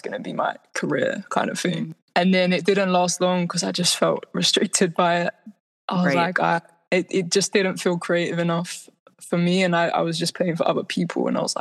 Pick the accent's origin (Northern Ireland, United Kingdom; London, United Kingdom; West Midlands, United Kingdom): London, United Kingdom; I use she, her pronouns, and I'm from London, England.